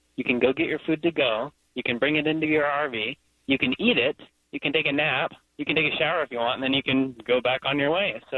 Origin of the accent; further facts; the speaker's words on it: Wichita, Kansas, United States; I actually made it back to Kansas after about 2 weeks. I am back in my hometown of Wichita, Kansas.